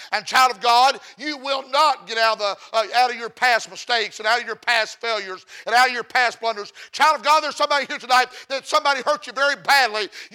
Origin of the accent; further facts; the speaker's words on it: Mississippi, United States; I'm from Mississippi and I'm a little bit of a slow learner, amen.